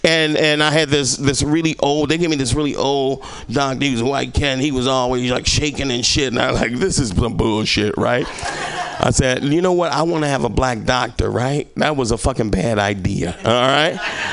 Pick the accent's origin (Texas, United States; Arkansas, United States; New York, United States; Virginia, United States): Arkansas, United States; Little Rock; moved away; when I moved here, I came from Arkansas, right? I came from Little Rock, fucking Arkansas, the land of opportunity, all right? My opportunity was fucking leaving, all right?